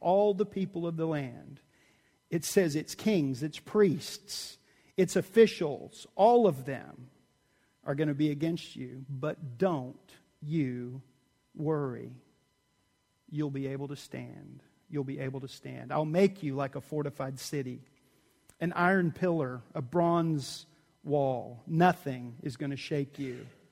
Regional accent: Texas, United States; I grew up in Texas.

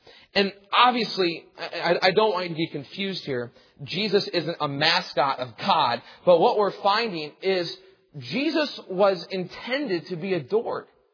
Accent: Michigan, United States; I'm thinking specifically, because I'm from Michigan, of the mascot of the Ohio State Buckeyes.

